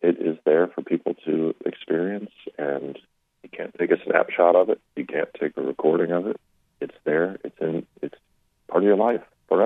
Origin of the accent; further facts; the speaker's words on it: South Bend, Indiana, United States; I grew up in South Bend, Indiana, and I know, you know, my whole family still lives there.